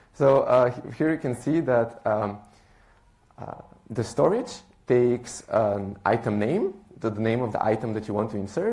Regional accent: Bulgaria; also born or lived in Dublin, Ireland; now in Delft, Netherlands; I'm 20 years old. I was born in Bulgaria, where I lived for most of my life. Now, after that, I lived for a few years in Dublin, Ireland, and now I'm a second-year student at TU Delft.

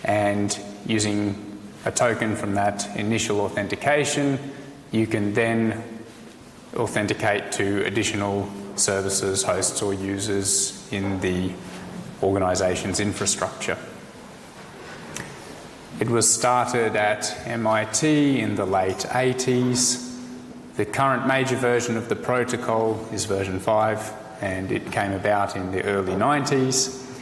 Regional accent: Australia; I come from Australia, work at Red Hat on identity management and PKI solutions.

